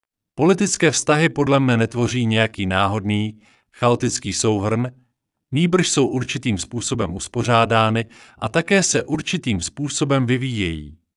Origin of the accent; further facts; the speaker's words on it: Prague, Czechia; born there; Narodil jsem se v Karlíně, což byla ves v těsném sousedství Prahy, která byla teprve roce 1903 povýšena na město. K Praze byl Karlín připojen až v roce 1922.